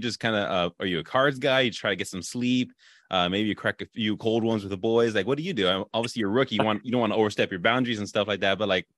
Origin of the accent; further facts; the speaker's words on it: California, United States; I grew up in California, so that's my team.